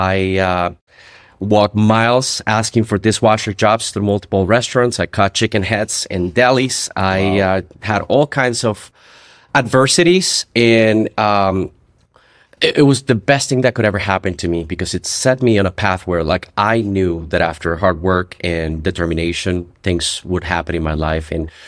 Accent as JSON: {"language": "English", "country": "Colombia", "tie": "born or raised there", "moved": "yes", "lives_now": "United States", "said": "It's actually 5,000 miles south in Columbia, South America that I was born. I was born and raised in Bogota, in Barranquilla, Colombia. And I came to the United States with my father and my brother in 2006"}